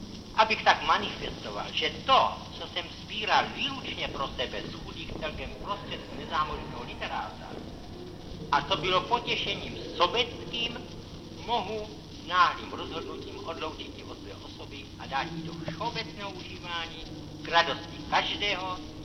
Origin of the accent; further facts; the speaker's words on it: Prague, Czechia; Jsem rodilý Pražák. Nikdy jsem nežil na venkově. Neměl jsem tedy vztahu k půdě. Od nejútlejšího dětství jsem chodil po pražských ulicích